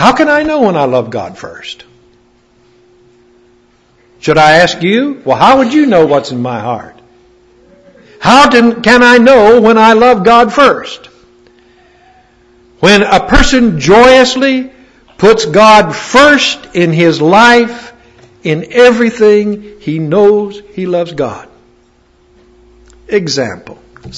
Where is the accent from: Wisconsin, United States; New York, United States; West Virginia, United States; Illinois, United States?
West Virginia, United States; Chester; a man up in my hometown in Chester, West Virginia.